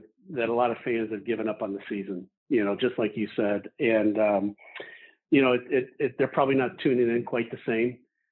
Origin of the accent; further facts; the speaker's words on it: Michigan, United States; just growing up in the Michigan football environment.